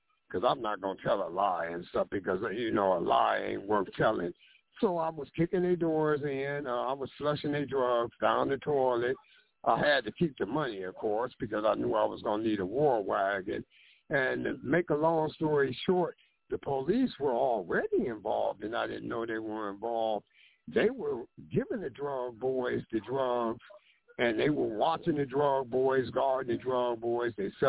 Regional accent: Cleveland, Ohio, United States; I'm from Cleveland, Ohio.

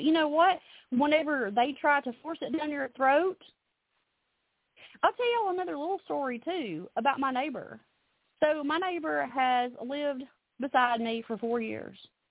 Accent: Alabama, United States; I am from Alabama, which is one of the reddest states in the United States of America.

